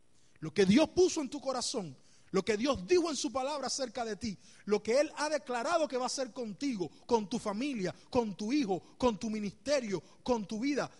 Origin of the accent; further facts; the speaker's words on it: Cuba; moved away; cuando tuvimos que salir de Cuba para acá.